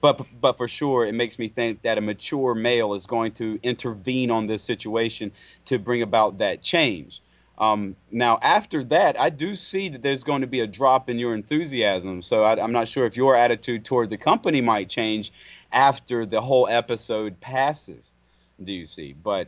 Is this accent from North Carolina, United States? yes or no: yes; North Carolina, United States; Now, I have a caller from my home state, the Tar Heel State of North Carolina.